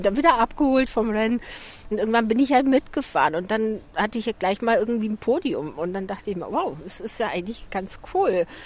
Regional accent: Donauwörth, Bavaria, Germany; now in Aix-en-Provence, France; Wir kommen eigentlich alle aus dem Süden von Deutschland. Ja, und alle aus dem, ja, Süden, genau. Genau. Und ich komme aus der Nähe von Donauwörth, einem kleinen Ort.

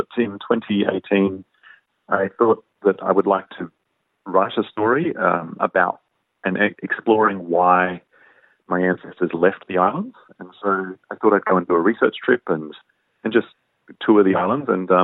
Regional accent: Australia; it's really clear to me that I am Australian and not Italian.

